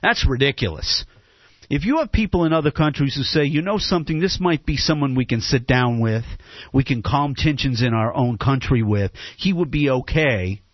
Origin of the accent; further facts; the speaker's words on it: Massachusetts, United States; And I'm from Massachusetts.